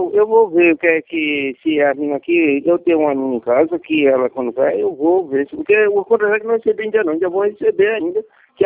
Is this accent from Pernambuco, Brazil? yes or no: yes; Timbaúba, Pernambuco, Brazil; Timbaúba. Nós somos aqui de Timbaúba.